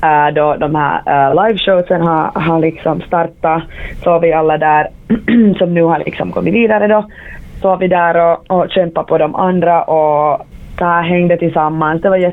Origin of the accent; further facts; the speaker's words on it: Vaasa, Ostrobothnia, Finland; moved away as an adult; now in Helsinki, Finland; Jag är från Vasa, så jag har gått i Kula-institutet. Så länge jag har bott i Vasa, jag flyttade till Helsingfors snart 5 år sedan.